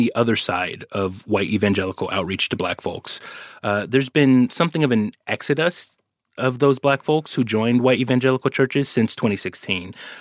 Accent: Oakland, California, United States; But I grew up in the Bay Area in Oakland, which is really diverse.

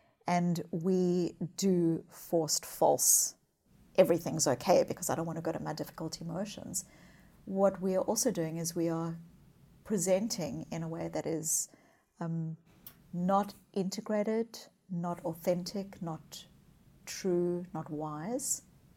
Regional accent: South Africa; born there; I was born in South Africa. I was born as a child, as a white child in the white suburbs of apartheid South Africa.

